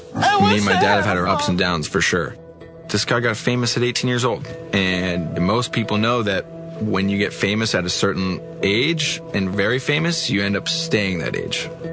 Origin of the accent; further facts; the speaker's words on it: Malibu, California, United States; Growing up in Malibu, everyone knew who Brody was.